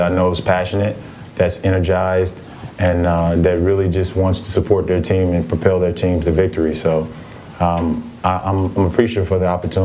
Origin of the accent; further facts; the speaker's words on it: Miami, Florida, United States; I was born and raised in Miami, and so this is a change for me